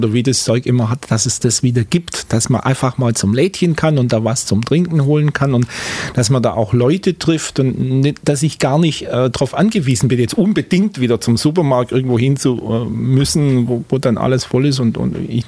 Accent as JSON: {"language": "German", "region": "Baden-Württemberg", "country": "Germany", "tie": "born there", "said": "als gebürtiger Schwabe, man kann halt das Schwätzle halten."}